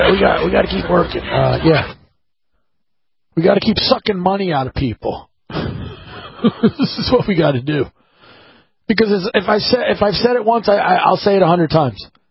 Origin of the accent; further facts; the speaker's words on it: United States; And I speak Spanish fluently. However, I am an American.